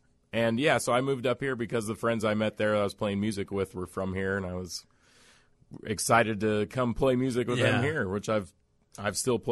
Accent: Springfield, Illinois, United States; in the city when I moved here was super exciting and crazy too.

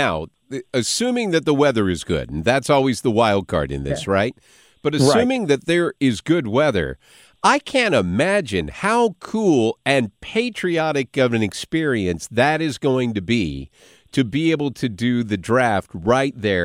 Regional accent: the South, United States; That sounds like a weekend when I grew up in the South.

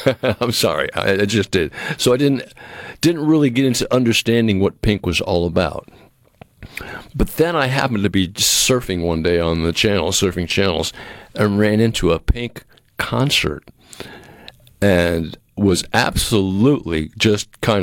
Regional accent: Massachusetts, United States; They're from Massachusetts. I'm from Massachusetts.

